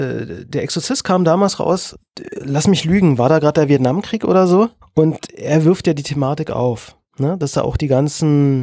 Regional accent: Germany; das können wir uns als Deutsche natürlich nicht vorstellen, weil wir haben einen anderen geschichtlichen Background.

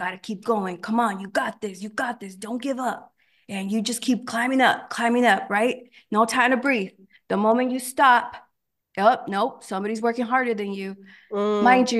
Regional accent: California, United States; Mind you, I'm born and raised in California my whole life, right?

